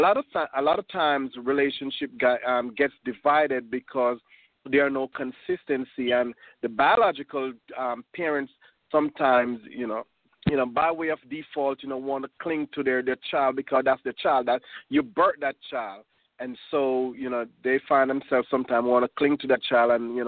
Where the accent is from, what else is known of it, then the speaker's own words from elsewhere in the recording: Jamaica; And like James, I am from a military background. You know, I'm a Jamaican. I'm as stern as they come.